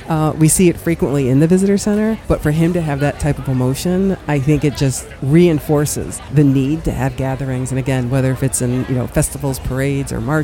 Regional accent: Michigan, United States; And I would say I grew up in Michigan, in the suburbs of Detroit, and wasn't necessarily exposed to pride. In fact, we were the first black family in our neighborhood, and my parents had to sue to buy our house.

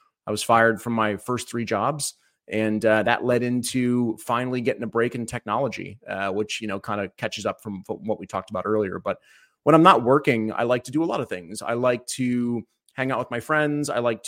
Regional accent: Cleveland, Ohio, United States; born there; Yeah, I was born in Cleveland, Ohio, back in 1981, which makes me 42, going on 43 here.

